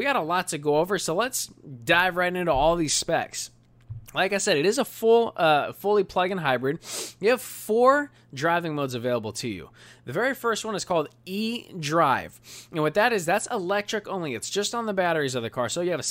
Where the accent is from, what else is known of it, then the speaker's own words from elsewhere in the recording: Italy; accent: Italian; Forgive my Italian accent.